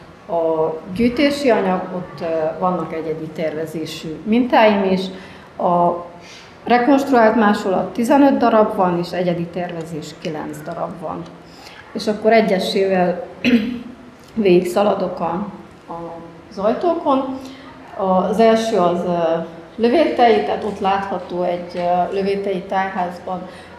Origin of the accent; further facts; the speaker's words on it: Agyagfalva, Harghita, Romania; a régi képek, azok a saját képeim, én onnan származok